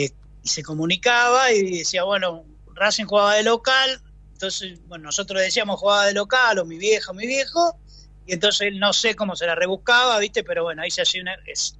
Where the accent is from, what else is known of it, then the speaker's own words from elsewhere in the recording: Buenos Aires, Argentina; born there; nosotros nacimos acá en Capital Federal, en el barrio San Juan y Boedo, que son todos cuervos.